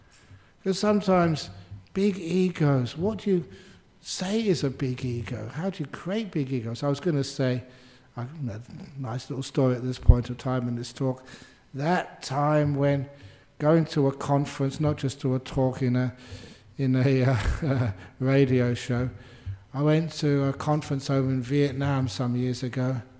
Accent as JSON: {"language": "English", "country": "Australia", "said": "And I replied, \"Oh, I am from Australia.\""}